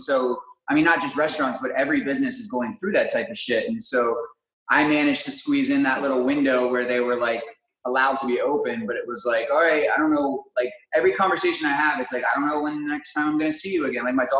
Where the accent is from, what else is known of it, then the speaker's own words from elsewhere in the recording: Frederick, Maryland, United States; now in Los Angeles, United States; I grew up in a town called Frederick, Maryland, which is like 40 miles north of Washington, D.C. I've been in L.A. now for, it'll be 12 years this month.